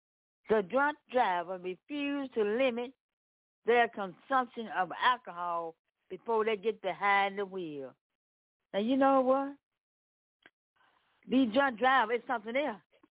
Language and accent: English; Memphis, Tennessee, United States; Yes, I am. Yes, I am. I'm from Memphis, Tennessee, on this first Sunday in May.